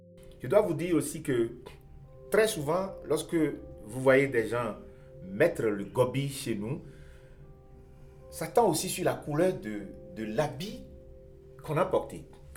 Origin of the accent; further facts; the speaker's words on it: Porto-Novo, Ouémé, Benin; born there; vient du Bénin, je suis né à Porto Novo.